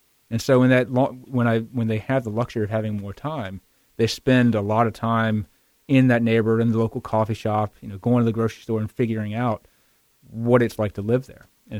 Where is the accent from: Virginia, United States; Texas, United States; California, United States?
Virginia, United States; Culpeper; I grew up in Culpeper on a big farm.